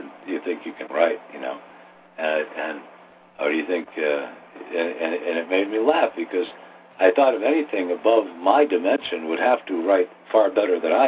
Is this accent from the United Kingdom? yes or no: no; Canada; I'm Canadian myself, so, yeah, I appreciate it up there.